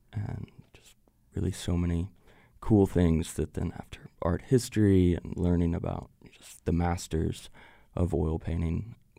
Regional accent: Waco, Texas, United States; I'm born and raised in Waco, actually seventh generation Wacoan on my mom's side. Been here a long time and immediately thought I would leave.

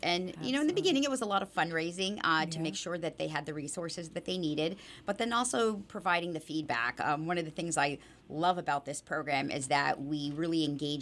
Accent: Bethlehem, Pennsylvania, United States; My parents came here in 1968, I was born in here. I have three brothers and two sisters, and we grew up here in the Lehigh Valley, attended Bethlehem schools

